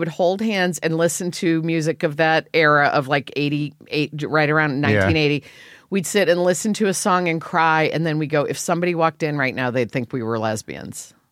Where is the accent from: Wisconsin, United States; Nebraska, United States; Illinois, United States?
Illinois, United States; Is Catholic growing up in Illinois, like, we didn't really learn that much about